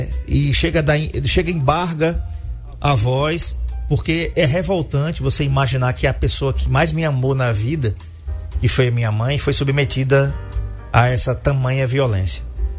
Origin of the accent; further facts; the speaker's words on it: Maceió, Alagoas, Brazil; born there; Eu sei que era na parte alta da cidade de Maceió, que foi onde eu nasci.